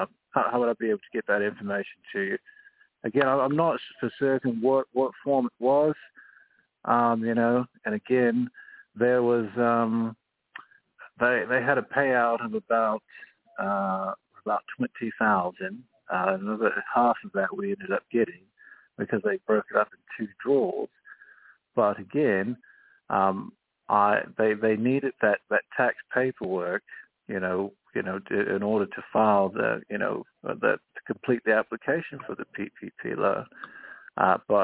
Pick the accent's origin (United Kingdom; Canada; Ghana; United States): United Kingdom; Lambeth, London; I'm from England. I'm from Lambeth.